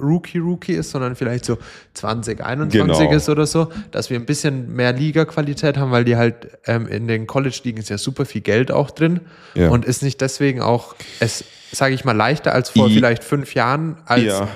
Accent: Gerolzhofen, Bavaria, Germany; ich komme ja aus Gerolzhofen, diesen kleinen Kaff

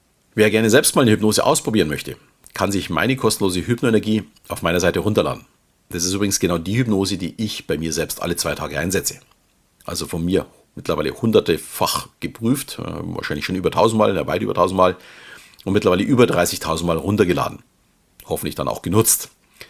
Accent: Munich, Bavaria, Germany; fühle mich, auch wenn ich mittlerweile mit meiner Familie etwas außerhalb wohne, noch immer als echter Münchner. Schließlich bin ich geboren und aufgewachsen in der bayerischen Landeshauptstadt. Und auch beruflich bin ich immer in meiner Heimat geblieben.

